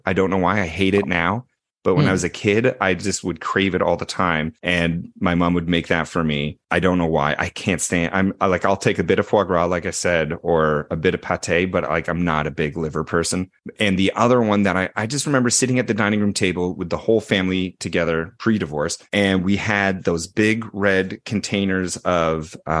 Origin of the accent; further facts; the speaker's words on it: Canada; Yeah, because I am Canadian.